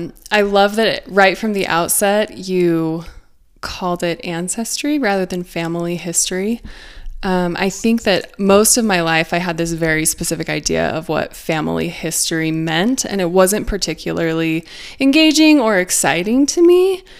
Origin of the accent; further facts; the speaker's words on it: Boise, Idaho, United States; I grew up in Boise, Idaho. Love Boise. It will always be home to me. It was farmlands and cows when I lived there.